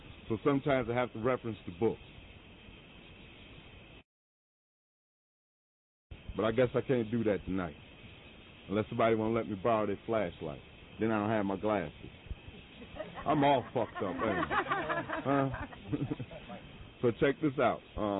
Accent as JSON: {"language": "English", "town": "Buffalo", "region": "New York", "country": "United States", "tie": "born or raised there", "said": "I'm from the Western New York area, Buffalo, New York, straight out of the Fruit Belt. I was born in the 50s, raised in the 60s, and I came out in the 70s."}